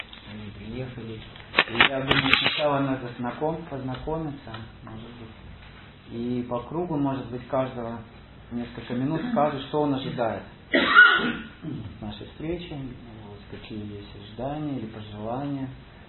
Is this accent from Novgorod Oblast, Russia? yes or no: yes; Veliky Novgorod, Novgorod Oblast, Russia; я из Великого Новгорода.